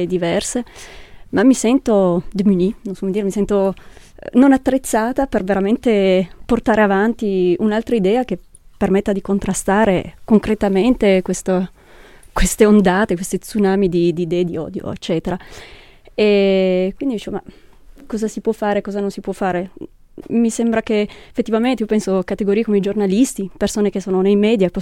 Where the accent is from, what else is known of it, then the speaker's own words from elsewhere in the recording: Valle Orco, Piedmont, Italy; se penso a Valle Orco, da dove vengo io